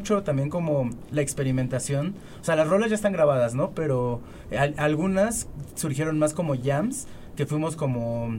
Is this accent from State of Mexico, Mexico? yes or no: yes; Ecatepec, State of Mexico, Mexico; Yo soy de Ecatepec y los demás pues somos de otras partes, ¿no?